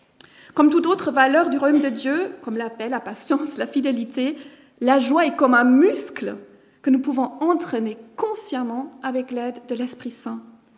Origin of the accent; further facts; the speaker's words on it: Germany; now in Brussels, Belgium; je viens d'Allemagne. Ça fait 18 ans que je suis en francophonie, dans 12 ans en Belgique. Je suis mariée à Léo, qui vient de Suisse.